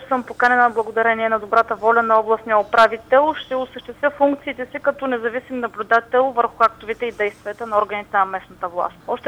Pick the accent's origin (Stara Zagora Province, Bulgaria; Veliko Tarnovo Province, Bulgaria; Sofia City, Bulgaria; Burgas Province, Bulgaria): Stara Zagora Province, Bulgaria; Stara Zagora; аз съм родена в центъра на Стара Загора и цял живот съм живела тук